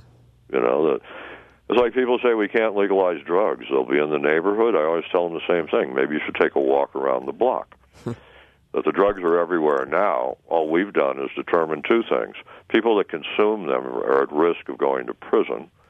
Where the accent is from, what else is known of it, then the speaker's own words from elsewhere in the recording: Arizona, United States; But the xenophobia, I'm from Arizona.